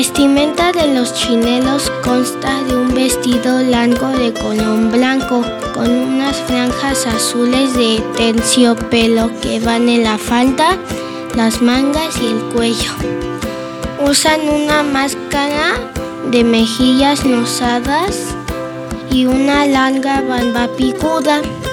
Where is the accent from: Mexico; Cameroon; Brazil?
Mexico; Tlayacapan, Morelos; tengo 8 años y soy de Tlayacapan.